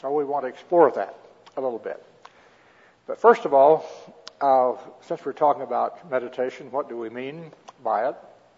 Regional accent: Midwest, United States; I came from the Midwest, and that was back in the days when dairy cows ate grass.

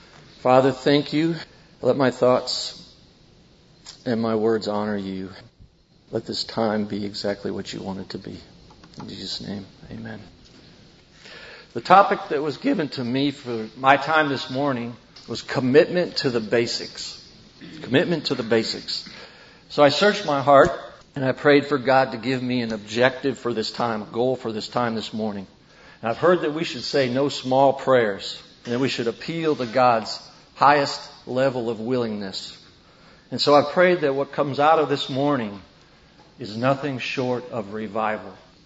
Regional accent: Michigan, United States; I grew up in Michigan, another U of M guy like Mark.

